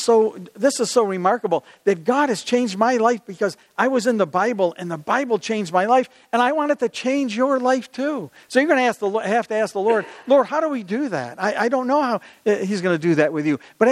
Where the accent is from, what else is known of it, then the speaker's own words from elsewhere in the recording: Rochester, New York, United States; I said, I'm from Rochester, New York.